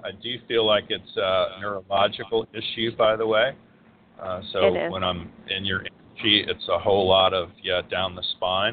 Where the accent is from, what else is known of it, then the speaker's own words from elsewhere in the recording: the South, United States; too bad, I'm from the South, and I'm, you know, the old guy now